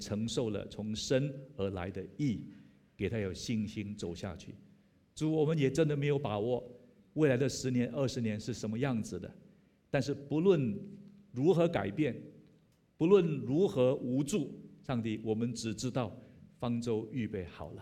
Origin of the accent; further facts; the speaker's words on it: Singapore; 我们新加坡人是非常有创意的